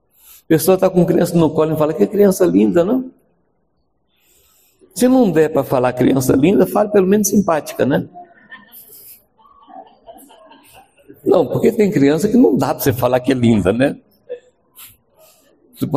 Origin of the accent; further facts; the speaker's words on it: Minas Gerais, Brazil; é que eu sou mineiro